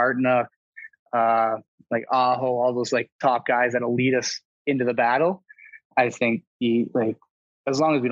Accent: Winnipeg, Manitoba, Canada; I am from Winnipeg.

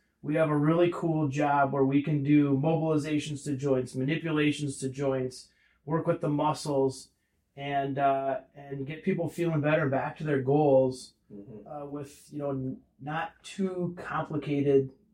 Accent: Plymouth, Minnesota, United States; also born or lived in Iowa City; No, I grew up in Plymouth, Minnesota, up in the cities. Okay. And then moved down to Iowa for undergrad.

